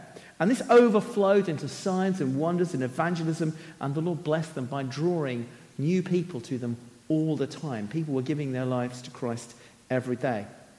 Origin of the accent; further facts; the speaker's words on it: United Kingdom; I'm male. I'm British. I'm married. I'm a Christian. I'm a husband, a father, a grandfather, a minister.